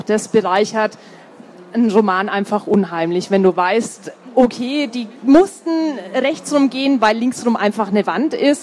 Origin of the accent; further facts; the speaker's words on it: Munich, Bavaria, Germany; Also ich komme aus München